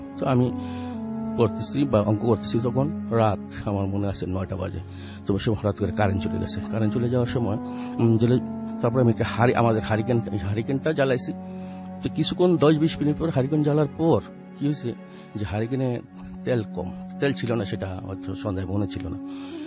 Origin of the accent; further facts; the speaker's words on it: Narayanganj, Dhaka Division, Bangladesh; আমি নারায়ণগঞ্জ সারারপাড় থেকে এসেছি